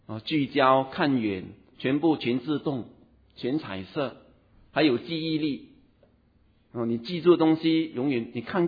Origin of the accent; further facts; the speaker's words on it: China; 就好像我们中国人从观察人性来归纳出一些做人的道理